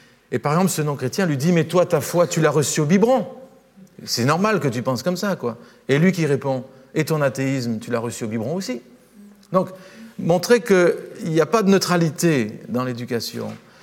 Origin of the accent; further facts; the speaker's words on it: France; Nous, en tant que Français, on dirait réformée évangélique